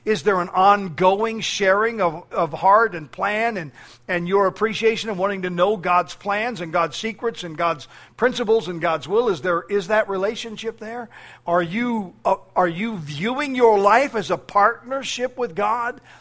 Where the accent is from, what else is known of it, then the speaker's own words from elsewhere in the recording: Colorado, United States; she was from Colorado, and I'm from Colorado